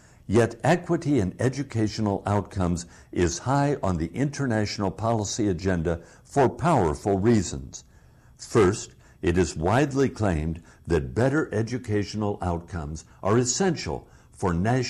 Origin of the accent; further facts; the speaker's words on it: Winnipeg, Manitoba, Canada; A recent study in my hometown of Winnipeg